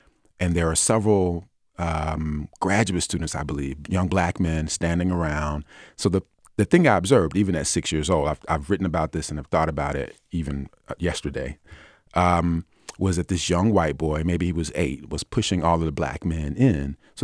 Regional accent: the South, United States; I grew up in the South

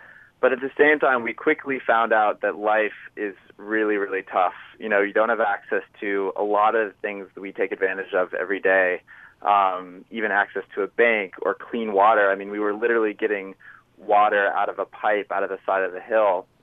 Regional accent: Seattle, Washington, United States; But growing up in, I grew up in Seattle and Chris grew up in Connecticut, we had no context for what that really means.

